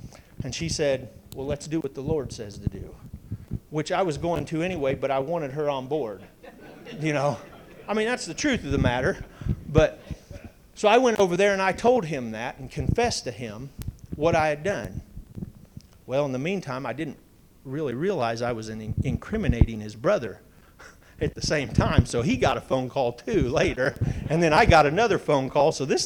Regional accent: Florida, United States; I grew up in Florida, Sarasota County, Florida.

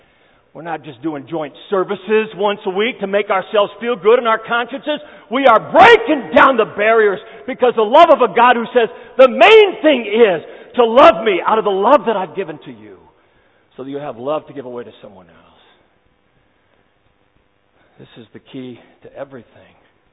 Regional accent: United States; I'm an American white guy

